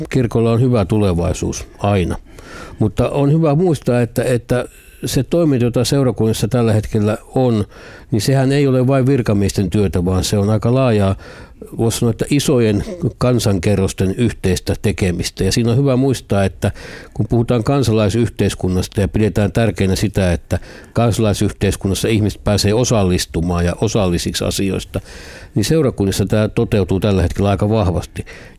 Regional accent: Mikkeli, South Savo, Finland; born or raised there; now in Helsinki, Finland

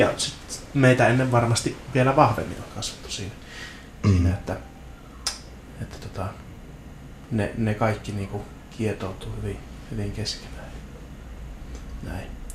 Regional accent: Finnish Lakeland, Finland; now in Oulu, Finland; minä olen järvisuomalainen ihminen, joka tykkää mäistä ja mutkista.

